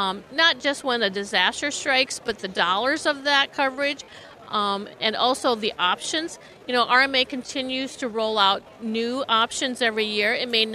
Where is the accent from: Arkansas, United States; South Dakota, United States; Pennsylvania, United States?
South Dakota, United States; are you from South Dakota? And we go, yes, well, I'm from Brown County.